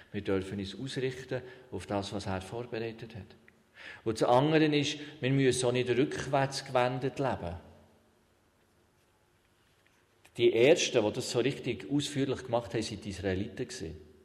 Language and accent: German; Switzerland; Wir auch wohl, als Schweizer müsste es nicht werden.